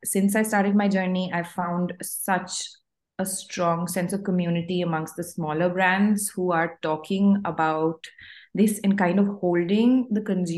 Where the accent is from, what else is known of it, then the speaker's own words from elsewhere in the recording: India; now in Brussels, Belgium; I'm actually Indian. I have been living in Brussels for the past 8 years now. I've been living in Brussels for the past 8 years.